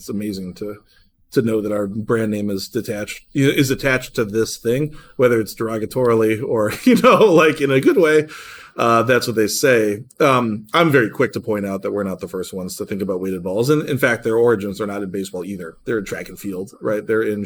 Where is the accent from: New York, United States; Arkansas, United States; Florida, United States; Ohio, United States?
Ohio, United States; Cleveland; Yeah, with the Guardians, my hometown team, Cleveland, Ohio.